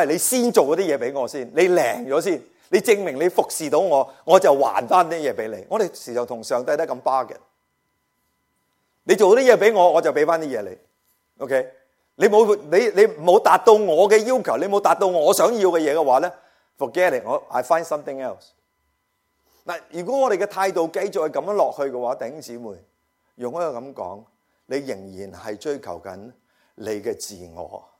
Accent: China; 所以呢个就系我哋中国人嗰个问题，我哋个骨子里嘅问题

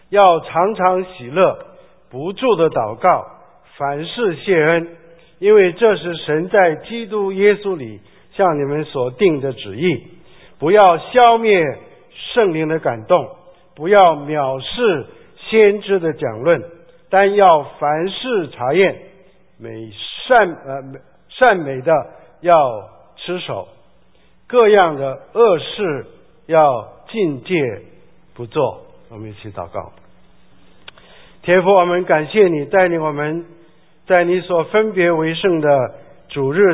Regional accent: China

